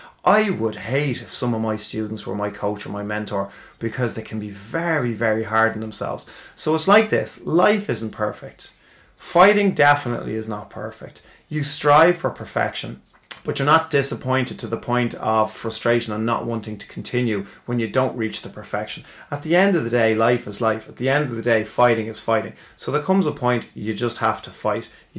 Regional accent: Ireland; We like to think that our problems are going to go away if we bury our head, especially I think as an Irish culture, if you bury your head in the sand, you don't deal with it

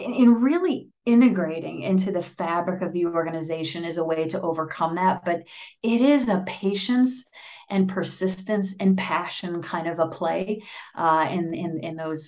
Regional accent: Wisconsin, United States; I'm from Wisconsin. I'm used to it.

